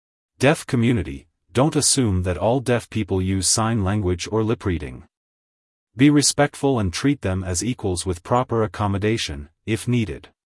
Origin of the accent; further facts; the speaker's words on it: United States; Being American, I am accustomed to eating with both of my hands.